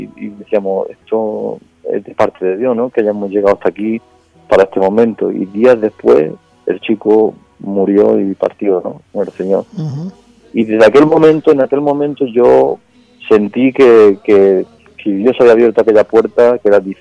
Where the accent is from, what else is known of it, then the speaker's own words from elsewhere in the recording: Seville, Andalusia, Spain; born there; voy de viaje a Sevilla, allí de donde yo nací